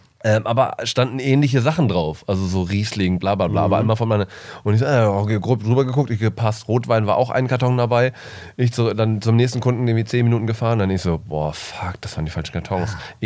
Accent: North Rhine-Westphalia, Germany; Ich komme ja aus Nordrhein-Westfalen

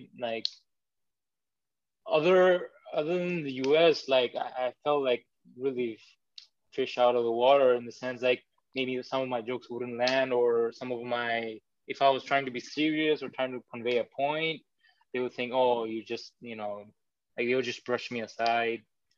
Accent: India; So when I went to college, they said, oh, Indian.

